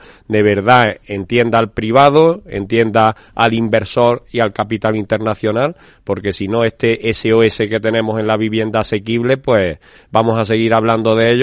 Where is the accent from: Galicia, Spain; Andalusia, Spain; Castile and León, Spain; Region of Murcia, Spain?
Andalusia, Spain; Málaga; now in Madrid, Spain; De lujo, porque lo empecé en mi tierra, en Málaga, así que como te puedes